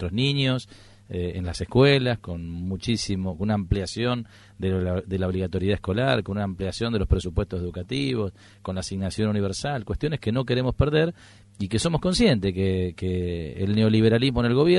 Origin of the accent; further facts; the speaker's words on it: Argentina; Nosotros, como argentinos, somos conscientes